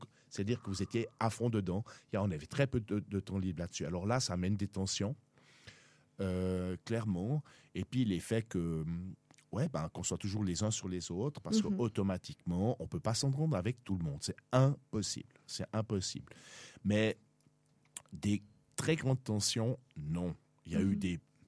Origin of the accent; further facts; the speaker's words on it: Switzerland; En tant que Suisse, je veux dire, c'est seulement à ce poste-là que vous pouvez vivre ça.